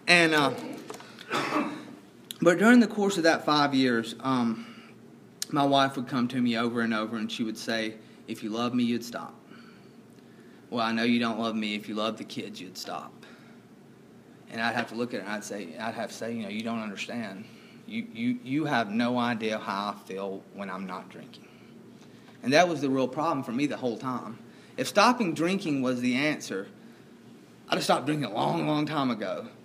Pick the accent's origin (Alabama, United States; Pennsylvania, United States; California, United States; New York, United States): Alabama, United States; Gadsden; There was a little AA group in my hometown in Gadsden, Alabama.